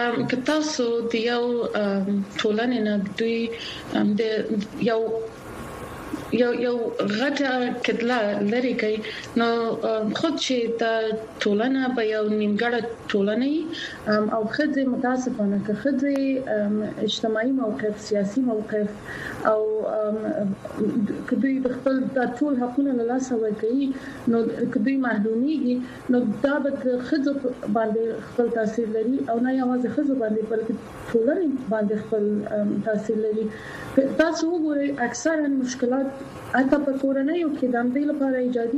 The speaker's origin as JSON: {"language": "Pashto", "country": "Afghanistan", "tie": "born or raised there", "said": "زه په افغانستان کې پیدا شوی یم او په افغانستان کې لوی شوی یم زه زما پلار پښتون وو او زما مور تاجکه ده"}